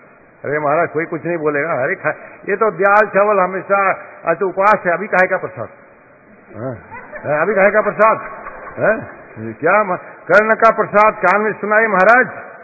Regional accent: Chhattisgarh, India; तो मैं वहां का निवासी हूं, मैं पहला राम भक्त था, अभी प्रभुपाद भक्त हूं राधा रानी।

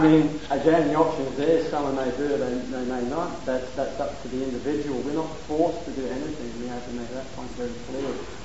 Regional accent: India; if someone's coming from India, I ask them, I'm from India

